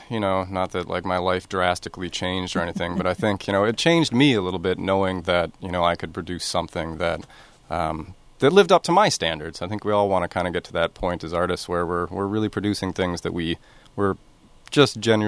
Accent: Chaska, Minnesota, United States; Yeah, originally I'm from Chaska, Minnesota, and grew up there, and then, set out, and I was going to become the next great American songwriter

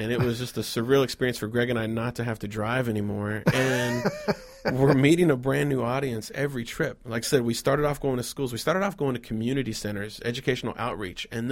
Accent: Austin, Texas, United States; because I'm from Austin, Texas, and a Texas boy, I'd only seen the snow in a Thomas Kinkade painting.

